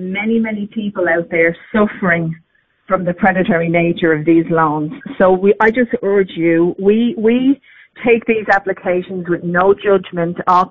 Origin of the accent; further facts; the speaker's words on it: Ireland; accent: Irish; moved away; It's an Irish accent.